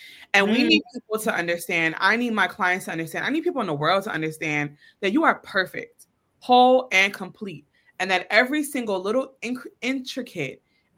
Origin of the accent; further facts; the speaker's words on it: Atlanta, Georgia, United States; When I was 16, I was leaving a teen party, you know, growing up in Atlanta.